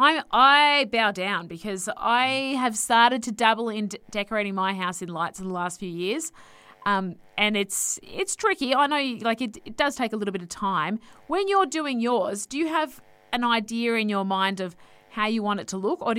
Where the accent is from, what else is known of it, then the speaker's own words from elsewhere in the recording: Melbourne, Victoria, Australia; I grew up in Melbourne